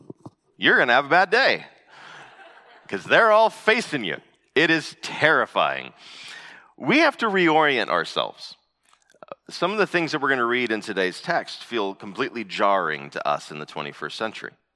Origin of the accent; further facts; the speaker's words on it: Arizona, United States; I grew up here in the West. We didn't have roundabouts in Arizona where I grew up.